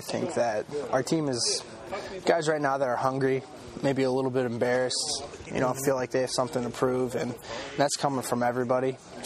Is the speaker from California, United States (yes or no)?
no; Iowa, United States; The fact that, you know, I grew up in Iowa didn't make it hurt more, right?